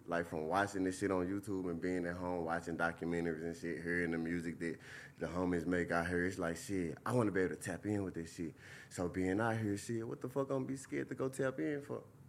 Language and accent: English; Louisiana, United States; Man, we only had like 3 stoplights in our little town. I can't even call it no city. I call it a town.